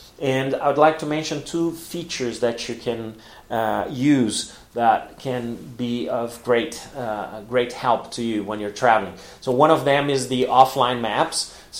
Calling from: Porto Alegre, Rio Grande do Sul, Brazil; English is a second language

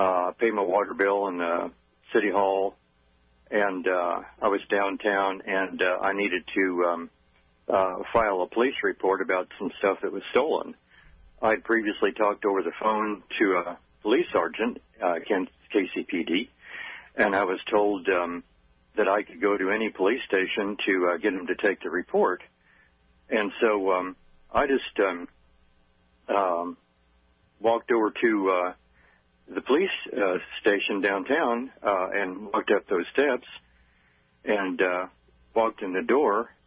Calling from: Kansas City, Missouri, United States; I'm calling from Kansas City, Missouri.

